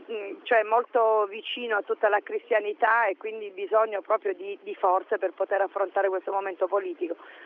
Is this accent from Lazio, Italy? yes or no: no; Taranto, Apulia, Italy; vengo da Taranto insieme ad alcuni amici.